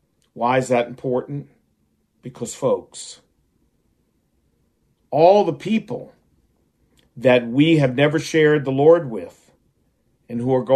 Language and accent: English; Virginia, United States; But look at my kids. We're here from Virginia.